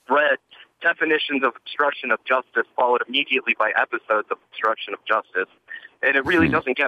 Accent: United States; And I say this as an American who's read the Mueller report

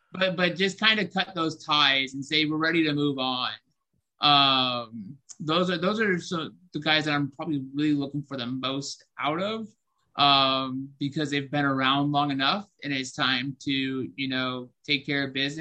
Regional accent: Ohio, United States; Growing up in Ohio, I saw Cleveland play enough

